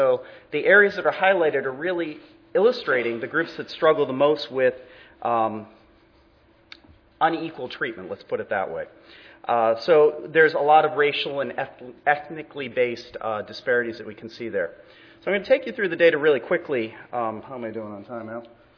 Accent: Massachusetts, United States; So in our state, in my home state of Massachusetts, we do pretty well

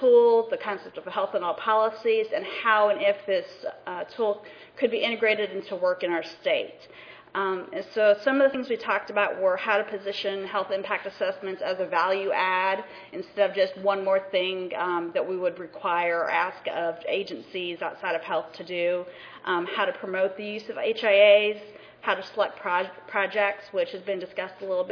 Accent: South Carolina, United States; I come from South Carolina, you can tell.

